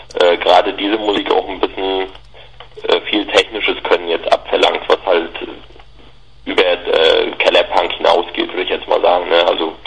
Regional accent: Greifswald, Mecklenburg-Vorpommern, Germany; Ja, wir kommen alle aus der Ecke.

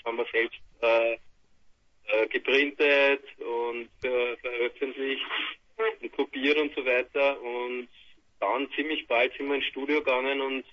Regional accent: St. Pölten, Lower Austria, Austria; Wir kommen aus Niederösterreich, genau aus St. Pölten. Das ist die Hauptstadt von Niederösterreich, 60 Kilometer von Wien entfernt. Kennt wahrscheinlich keiner von euch da unten. Eine kleine Stadt, 50.000 Einwohner.

